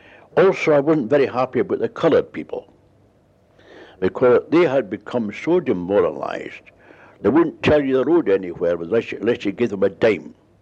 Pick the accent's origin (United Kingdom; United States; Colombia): United Kingdom; Scotland; I told him I come from Scotland.